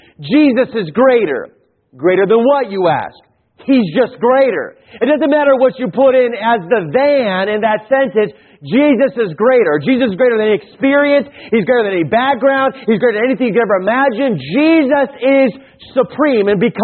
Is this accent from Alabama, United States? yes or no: no; Marana, Arizona, United States; I was raised in Tucson, Arizona, actually Marana.